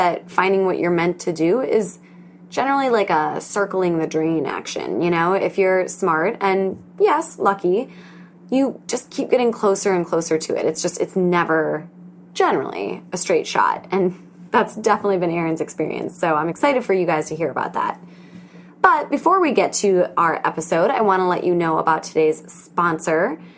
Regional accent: Wisconsin, United States; now in New York City, United States; I thought everyone either knows I'm from Wisconsin or thinks I still live there and not in New York City.

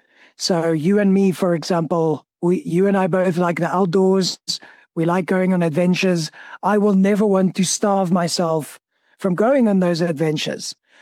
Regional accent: South Africa; I'm from South Africa.

